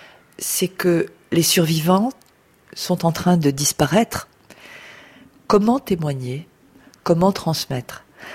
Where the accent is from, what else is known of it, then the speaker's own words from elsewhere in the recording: France; born there; Mes parents étaient polonais d'origine et donc moi je suis née en France, mais eux étaient l'un et l'autre nés en Pologne.